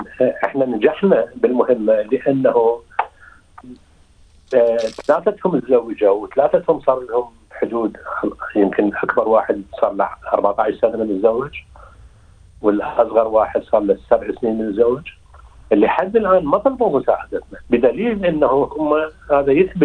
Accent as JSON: {"language": "Arabic", "country": "Iraq", "also_born_or_lived": "Kuwait / United States", "moved": "yes", "said": "طلعنا من العراق إلى الكويت، ومن الكويت بعد سنتين الظروف السياسية اختلفت"}